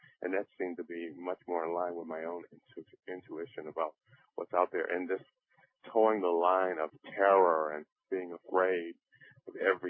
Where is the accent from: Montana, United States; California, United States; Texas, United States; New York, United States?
California, United States; Santa Monica; when growing up in Santa Monica and California, Southern California area, we were in the pool a lot